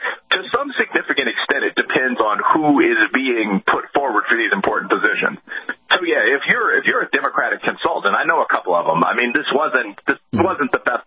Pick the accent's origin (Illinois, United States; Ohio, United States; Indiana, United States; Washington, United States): Illinois, United States; Chicago; I mean, I'm from Chicago.